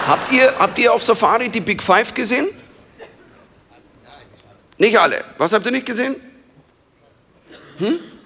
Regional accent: Bavaria, Germany; es ist nicht einfach als Bayer, wenn du, weißt du, so 20 Jahre hier in Deutschland

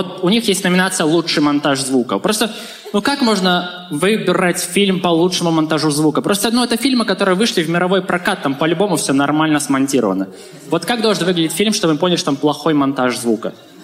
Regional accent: Belarus; мне 21, я из Белоруссии.

